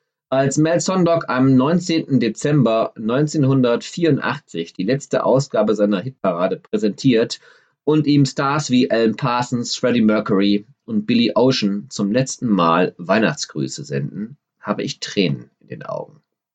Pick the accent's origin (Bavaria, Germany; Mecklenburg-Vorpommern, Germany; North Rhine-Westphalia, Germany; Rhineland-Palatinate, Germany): North Rhine-Westphalia, Germany; Düsseldorf; an der Schadowstraße in Düsseldorf, meiner Heimatstadt.